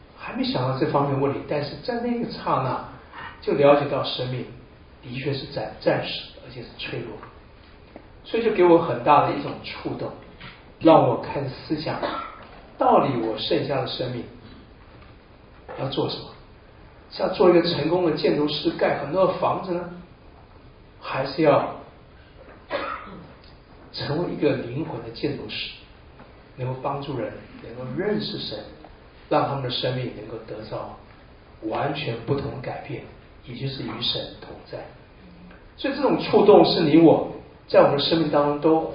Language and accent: Chinese; Keelung, Taiwan; 我是生在台湾的基隆，在基隆那时候港口都有一些从外国运进来的浮木